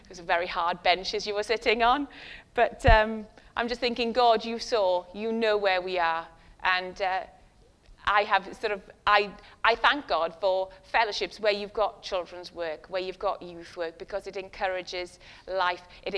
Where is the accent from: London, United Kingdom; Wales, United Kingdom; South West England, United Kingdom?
Wales, United Kingdom; I can say that growing up in West Wales, I was very much a part of a Welsh chapel, and it was a very small Welsh chapel.